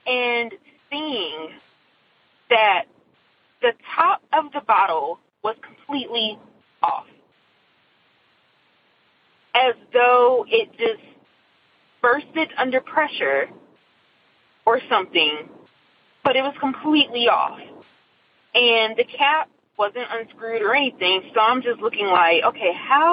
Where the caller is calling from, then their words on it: Nashville, Tennessee, United States; I'm calling from Nashville, Tennessee.